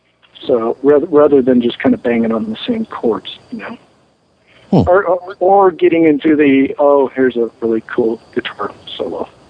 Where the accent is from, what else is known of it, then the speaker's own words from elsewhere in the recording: Massachusetts, United States; No, I grew up in Western Massachusetts. When I moved out to Boston, I was treated like a foreigner out there.